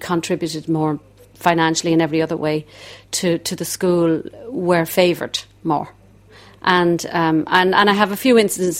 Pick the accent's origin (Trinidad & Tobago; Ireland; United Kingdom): Ireland; Dublin, Leinster; accent: Dublin; because I think she thought my accent was a bit too strong. My Dublin accent wasn't really.